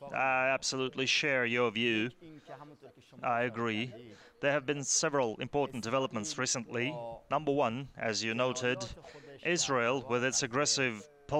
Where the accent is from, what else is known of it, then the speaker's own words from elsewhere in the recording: Iran; moved away; I'm far away from Iran just like you. I basically see the events in my country from afar